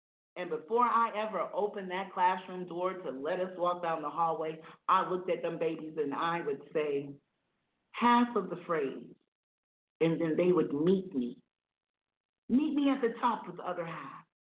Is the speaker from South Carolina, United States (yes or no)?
yes; South Carolina, United States; It's growing up in South Carolina and looking out in the fields and like, yes, you know, that becomes Advil one day, but knowing it as a plant.